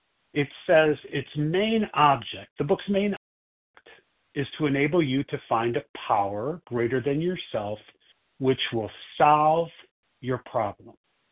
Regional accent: Chicago, Illinois, United States; I'm from Chicago, and I will be the host for the presentation today.

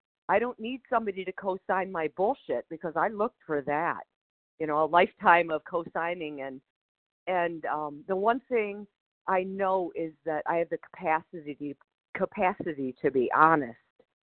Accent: Michigan, United States; I'm from Michigan.

